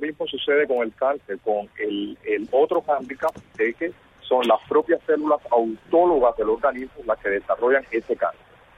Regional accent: Cuba

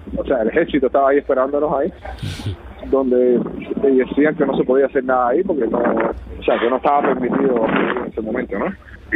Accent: Cuba; now in Miami, United States; como profesionales y como cubanos también que somos, y viendo las necesidades que hay acá en Miami

